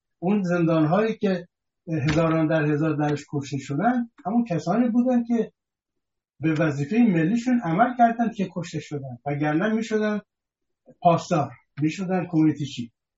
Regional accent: Iran; یک پیام من به عنوان یک ایرانی و هموطن شما

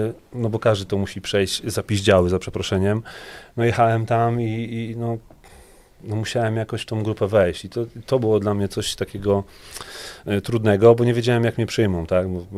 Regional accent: Międzyrzecz, Lubusz Voivodeship, Poland; moved away; Ja wyjechałem z tej mojej mieścinki, z Międzyrzecza i to było dla mnie no, coś niesamowitego.

